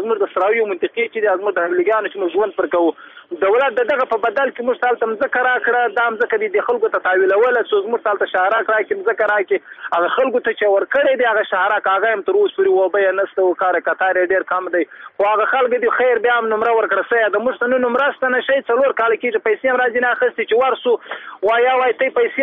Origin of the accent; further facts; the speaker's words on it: Muqur, Badghis, Afghanistan; زه خپل د بادغیس ولایت د مقر د ولسوالۍ یم